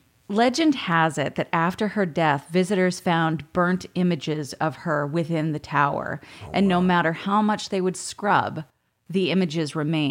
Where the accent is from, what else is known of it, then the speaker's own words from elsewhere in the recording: Maine, United States; From my hometown.